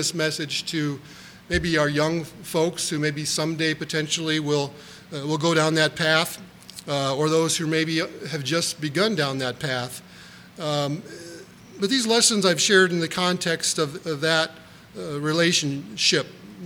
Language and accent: English; Minnesota, United States; And I told him we're from Minnesota and we're here celebrating our 30th.